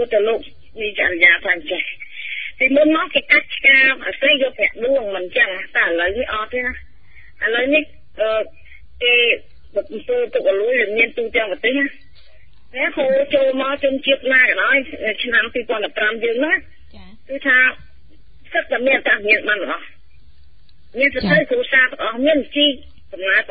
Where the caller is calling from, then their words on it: Kandal, Cambodia; ខ្ញុំមកពីខេត្តកណ្ដាល